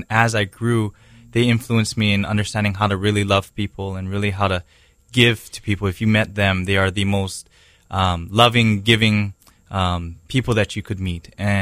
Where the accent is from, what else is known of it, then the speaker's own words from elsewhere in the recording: Kaneohe, Hawaii, United States; Yeah, I grew up in Kaneohe, on the windward side, God's country. It's beautiful, a little rainy, but very green, and just all I knew growing up is beautiful on Kaneohe.